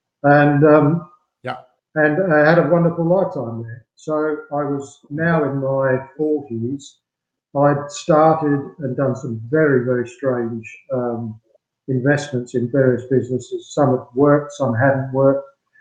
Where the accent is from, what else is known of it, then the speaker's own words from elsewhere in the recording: United Kingdom; moved away as an adult; In 1984, I ended up in Australia, being British, public school upbringing.